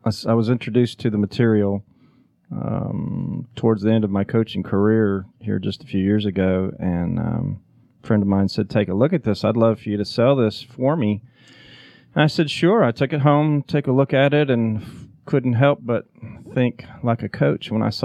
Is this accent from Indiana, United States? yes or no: yes; Indiana, United States; I grew up in Indiana and signed to play baseball at Liberty University in Virginia as a catcher